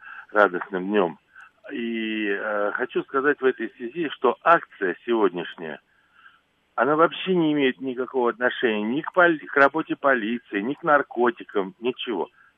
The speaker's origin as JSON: {"language": "Russian", "region": "Moscow", "country": "Russia", "said": "я из Москвы."}